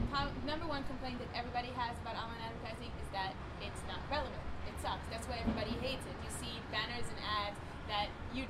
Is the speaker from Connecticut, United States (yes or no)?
no; New York, United States; now in Seattle, United States; New York.